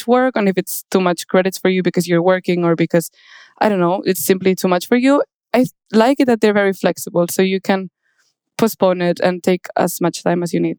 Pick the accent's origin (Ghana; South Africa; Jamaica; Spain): Spain; Barcelona, Catalonia; I'm 20 years old and I come from Barcelona, Spain.